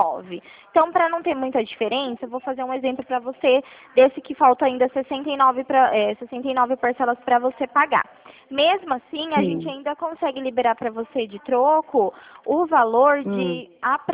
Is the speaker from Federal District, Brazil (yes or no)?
no; Bauru, São Paulo, Brazil; Eu sou daqui de Bauru